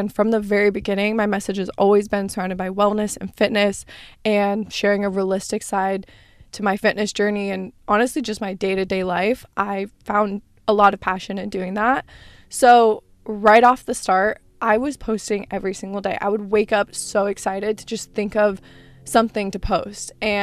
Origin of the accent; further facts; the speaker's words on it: Arizona, United States; now in California, United States; I grew up in Arizona, so obviously the summers are brutal. And I feel like I just look forward to colder weather so much, except now that I live in California